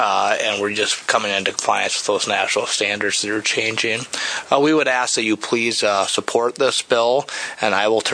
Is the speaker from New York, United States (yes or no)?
no; Pierre, South Dakota, United States; I'm an attorney from Pierre